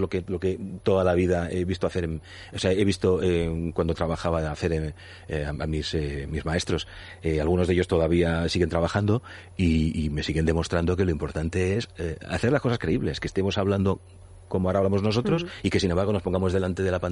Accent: Barcelona, Catalonia, Spain; Y yo he conocido en Barcelona, yo soy de Barcelona

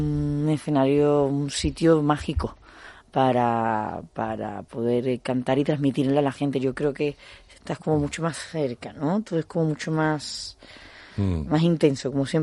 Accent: Spain; No digo que los españoles no lo seamos porque somos latinos al final.

